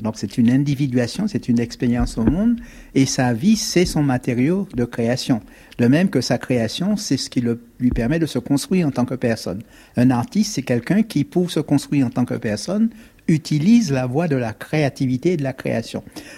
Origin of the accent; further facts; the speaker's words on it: Fort-de-France, Martinique, France; born there; moi, je suis né dans l'univers urbain, je suis né à Fort-de-France, donc il n'y a pas de conteur.